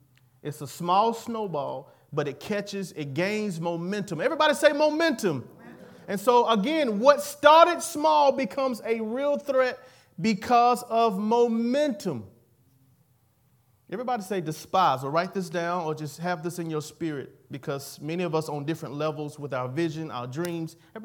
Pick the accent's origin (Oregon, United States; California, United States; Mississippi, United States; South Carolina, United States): South Carolina, United States; Fair Forest; I'm from Fair Forest, but then I'm going to try to talk fast.